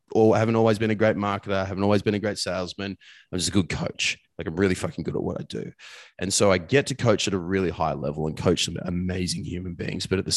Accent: Australia; accent: bogan; used to think, like, I've got a bit of a bogan accent in ways, you know, and I used to try and change my accent to be someone else.

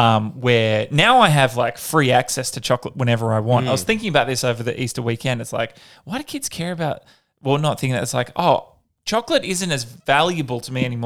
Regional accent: Perth, Western Australia, Australia; And I grew up in Perth, so not a lot of snow over there.

